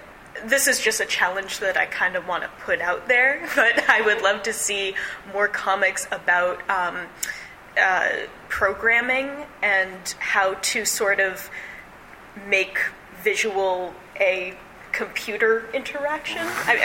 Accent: Boston, Massachusetts, United States; Can I say, I was, I'm from Boston

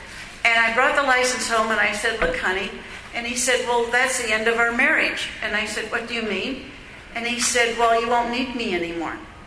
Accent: Los Angeles, California, United States; Came back to California, where I'd been born and raised in Los Angeles

